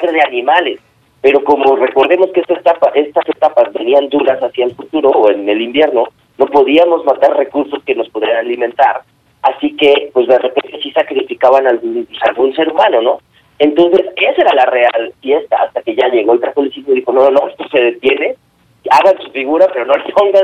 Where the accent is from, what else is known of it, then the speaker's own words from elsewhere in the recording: Puebla, Mexico; yo vengo de Puebla y la verdad es que en la vida he visto tamales en la cena del 24